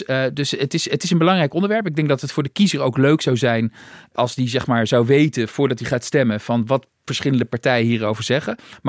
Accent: Netherlands; Maar nou ja, we doen er weinig mee als Nederlanders.

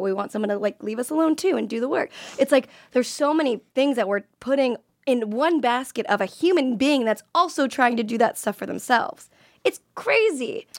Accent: Florida, United States; I mean, I'm from Florida, so everything is expensive to everybody.

